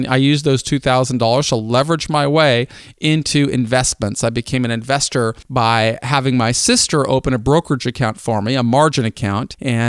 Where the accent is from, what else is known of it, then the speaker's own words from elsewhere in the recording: Lake Forest Park, Washington, United States; supported my two sisters and me as we grew up in North Seattle, the community of Lake Forest Park. In 1982, I graduated from Shorecrest High School